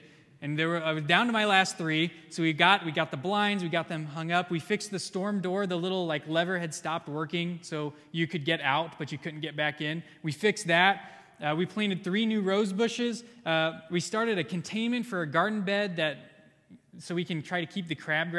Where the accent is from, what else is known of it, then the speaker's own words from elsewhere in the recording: Oklahoma, United States; And I grew up in Oklahoma.